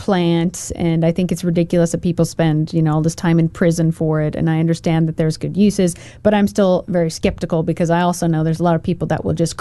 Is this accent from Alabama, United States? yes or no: no; Oregon, United States; I grew up in Oregon.